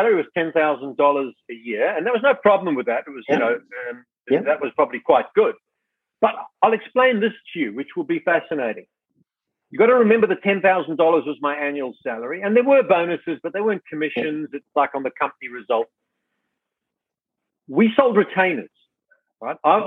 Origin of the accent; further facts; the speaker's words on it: South Africa; also born or lived in Cape Town; I grew up in South Africa. So, cool. I was born in Cape Town. My dad was an Englishman